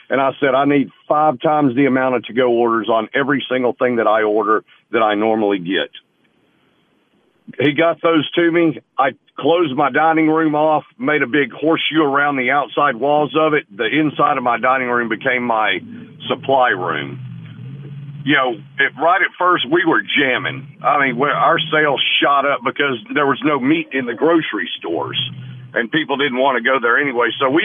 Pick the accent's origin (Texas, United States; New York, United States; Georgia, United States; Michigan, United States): Texas, United States; When I grew up in East Texas and we were doing this, we used hickory up there because that's what's prevalent.